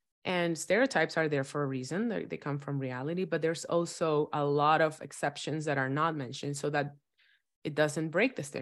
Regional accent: Dominican Republic; Well, I was raised in Dominican Republic, so for me it was a little bit different

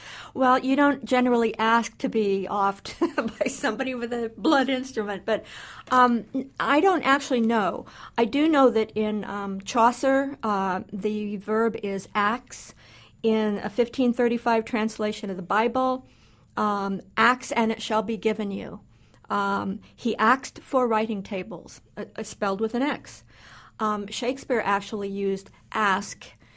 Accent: Iowa, United States; I know I heard it when I was growing up in Iowa from whites as well as blacks and Latinos. And believe it or not, Iowa is quite a diverse place.

